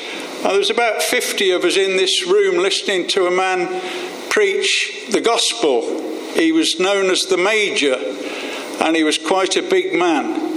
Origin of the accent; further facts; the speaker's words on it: Coventry, West Midlands, United Kingdom; accent: Midland; I have a Midland accent and I was born and bred in Coventry, Warwickshire, during the devastating Blitz of the last war. The eldest of four.